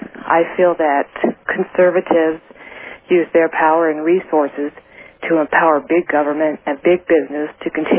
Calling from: Loveland, Colorado, United States; Loveland, Colorado.

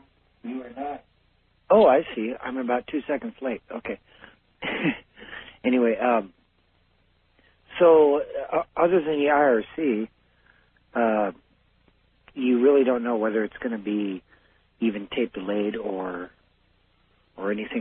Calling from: Tacoma, Washington, United States; No, I'm calling from Tacoma, Washington

